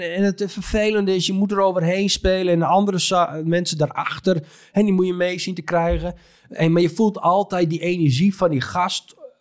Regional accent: Joure, Friesland, Netherlands; born there; Ik heb ook wel eens een keer opgetreden in mijn geboortedorp in Joure.

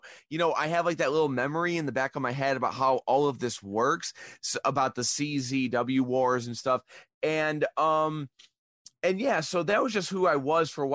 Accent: Toledo, Ohio, United States; I grew up in Toledo, Ohio, where … was a big deal.

